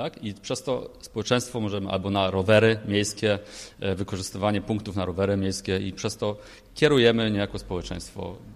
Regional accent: Germany; Ja osobiście się wychowałem w Niemczech

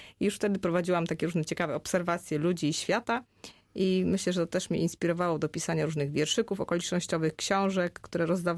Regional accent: Zbrosławice, Silesian Voivodeship, Poland; also born or lived in Katowice; urodziłam się w Katowicach na Śląsku. Aha. Tak, jestem Ślązaczką, ale mieszkałam większość życia właśnie w tym ośrodku jeździeckim w Zbrosławicach, koło Tarnowskich Gór, pięknej miejscowości, gdzie chodziłam do szkoły podstawowej.

